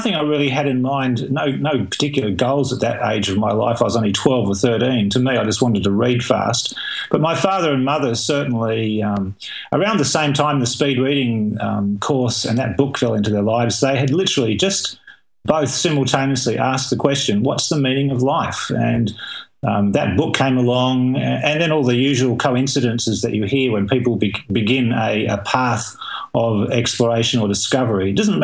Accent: Tasmania, Australia; also born or lived in England; I was born in England in 1961. We emigrated when I was about 4 years old to the island state at the bottom of Australia, literally the other side of the planet.

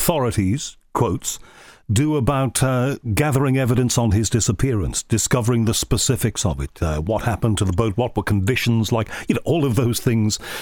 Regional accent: Liverpool, North West England, United Kingdom; I'm from Liverpool originally, so I can remember all of the flag of convenience ships in the port of Liverpool.

